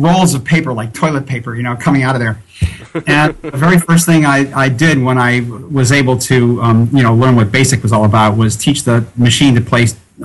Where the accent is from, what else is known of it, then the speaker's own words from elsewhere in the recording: Hanover, New Hampshire, United States; I was back in my hometown in Hanover, New Hampshire, where I grew up, and where the computer language called BASIC was invented.